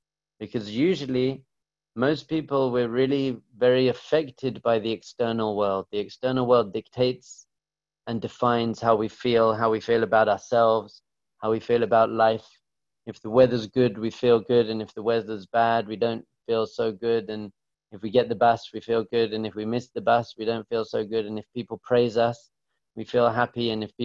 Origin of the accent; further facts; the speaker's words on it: England, United Kingdom; I grew up in England and I studied philosophy at Manchester University.